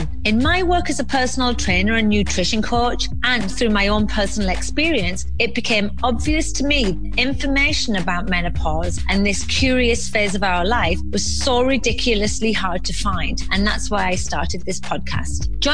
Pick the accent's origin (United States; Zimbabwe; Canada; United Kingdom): United Kingdom; England; Sarcasm very well. I am English after all.